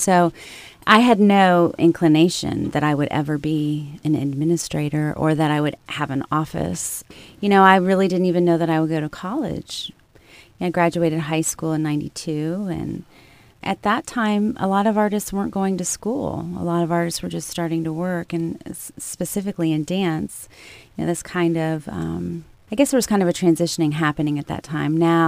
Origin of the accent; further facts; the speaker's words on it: Ashland, Ohio, United States; During that year, I was at Ashland University, which is my hometown, Ashland, Ohio.